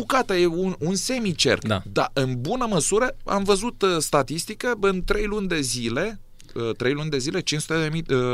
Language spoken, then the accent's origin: Romanian; Suceava County, Romania; pe mine ca sucevean, nu sunt fălticenean jet-beget, dar mă simt mai fălticenean decât mulți fălticeneni